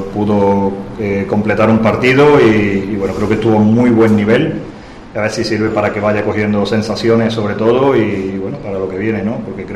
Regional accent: Córdoba, Andalusia, Spain; Yo me considero y soy cordobés y sobre todo cordobesista

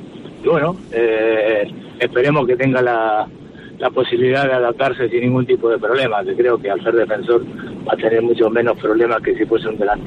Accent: Argentina; yo como argentino tengo alguna referencia

